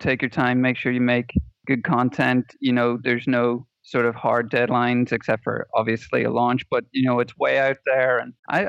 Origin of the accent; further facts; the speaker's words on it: Northern Ireland, United Kingdom; I'm from Northern Ireland, which is an extension of the UK.